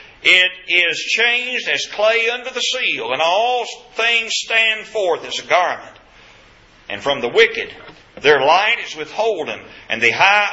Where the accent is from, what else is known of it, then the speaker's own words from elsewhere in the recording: Kentucky, United States; You know, growing up in Kentucky, I've never seen anything like that. You know why? We didn't have any oceans in Kentucky.